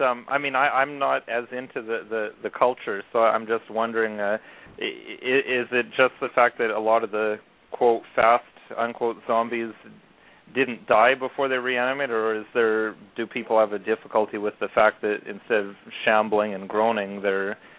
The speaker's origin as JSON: {"language": "English", "country": "Canada", "said": "but I'm as Canadian as it gets, so I'm going to stick to the proper pronunciation."}